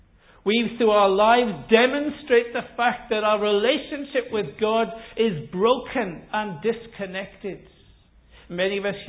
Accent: Wales, United Kingdom; I come from South Wales originally and grew up on a farm, and we kept sheep as well as cattle on the two farms.

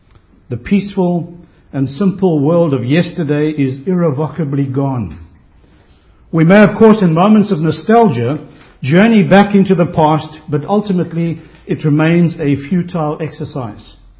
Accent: South Africa; I grew up in South Africa in the 70s. I became a Christian

